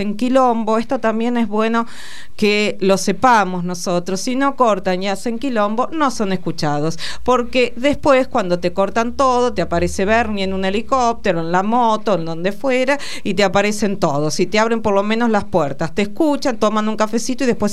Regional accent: Argentina; nosotros como argentinos y argentinas tenemos que preguntarnos

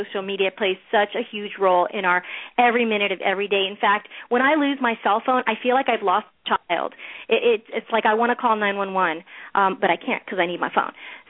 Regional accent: Miami, Florida, United States; also born or lived in New York; now in Los Angeles, United States; I was born in New York, to a Puerto Rican mom and a Russian Jewish dad, and I really am the epitome of that bicultural experience growing up. I grew up in Miami, which made me kind of Cuban

